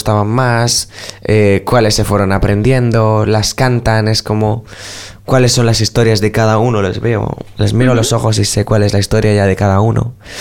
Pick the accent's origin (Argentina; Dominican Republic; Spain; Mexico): Spain; Al final soy español y creo que interpreto mejor las canciones cuando las canto en español.